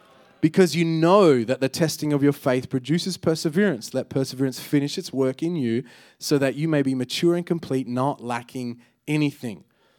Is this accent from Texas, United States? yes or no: yes; Southlake, Texas, United States; Hey, I grew up in Southlake. I get it. We had to lock the doors too, all right?